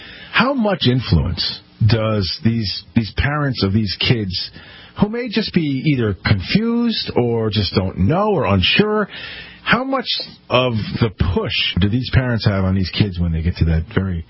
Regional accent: Connecticut, United States; And we have this happen here in my home state of Connecticut a lot

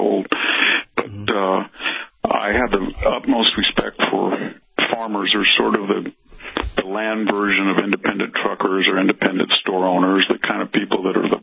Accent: Fresno, California, United States; they're being bused to places like my hometown in Fresno.

